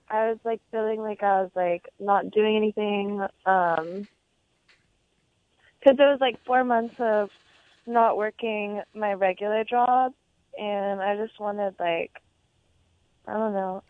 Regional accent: Dallas, Texas, United States; I'm from Dallas, but I lived in San Antonio for a couple months right before I moved out here.

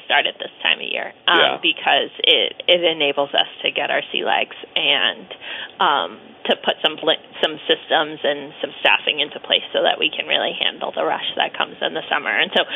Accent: Morrisville, Vermont, United States; And even though growing up in Morrisville, like, I didn't know Elmore that well.

